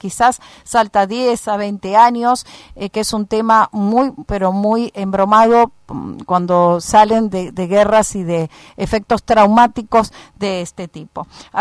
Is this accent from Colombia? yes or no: no; Argentina; lo que hoy estamos como Estado argentino reclamando sobre las Islas Malvinas